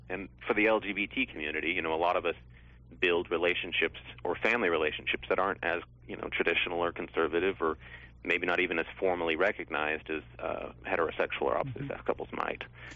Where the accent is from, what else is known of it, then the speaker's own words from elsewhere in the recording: Oklahoma, United States; You know, I'm actually from Oklahoma.